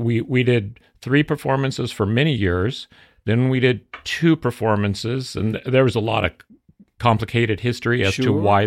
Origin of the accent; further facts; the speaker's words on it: Santa Barbara, California, United States; also born or lived in Arizona; So I was born in Arizona, and I grew up in, then we moved to Santa Barbara when I was about 4 years old, and I lived in Santa Barbara for 5 or 6 years.